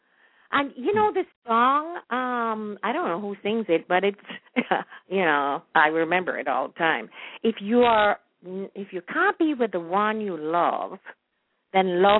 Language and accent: English; Kingston, Saint Andrew, Jamaica; born there; Not really, but I was born in Kingston, actually, in St. Andrew. St. Andrew.